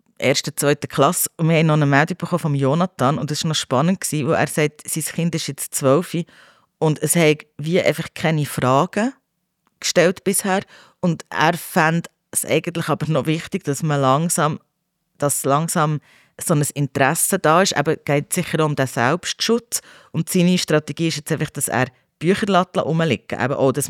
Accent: Ticino, Switzerland; Also bei uns im Tessin hat es ja Esel.

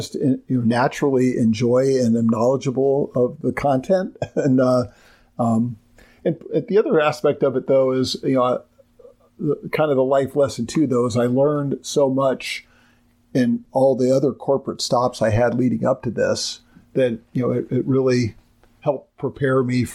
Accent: Dayton, Ohio, United States; as I mentioned, I grew up in Dayton

